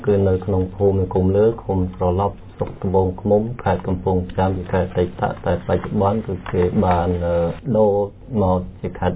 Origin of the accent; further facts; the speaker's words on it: Kamchay Mear, Prey Veng, Cambodia; ហើយស្រុកកំណើតរបស់ខ្ញុំកាលពីដើមឡើយគឺខ្ញុំបានរស់នៅភូមិថ្នល់កែងឃុំស្មោងខាងជើងស្រុកកំចាយមាសគឺខេត្តព្រៃវែង